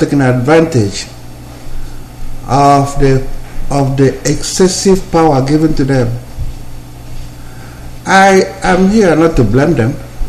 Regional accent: Nigeria; I am a black man, I know I'm a Nigerian

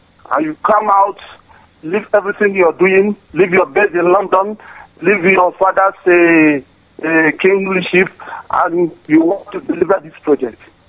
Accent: Onitsha, Anambra, Nigeria; when I was growing up in Onitsha

